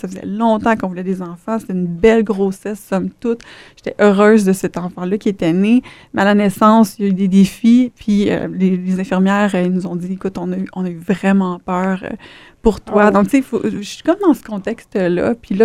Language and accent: French; Montreal, Quebec, Canada; Moi, je viens de Montréal, en fait.